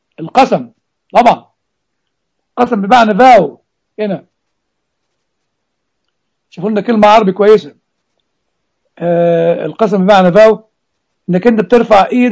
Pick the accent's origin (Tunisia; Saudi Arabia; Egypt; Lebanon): Egypt; now in United States; موجود عندنا في امريكا زي موجود عندنا في مصر